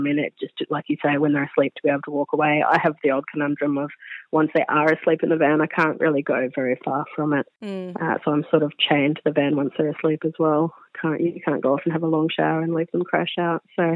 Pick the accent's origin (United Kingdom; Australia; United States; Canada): Australia; Byron Bay, New South Wales; Yeah, look, I'm from Byron Bay and up around that area.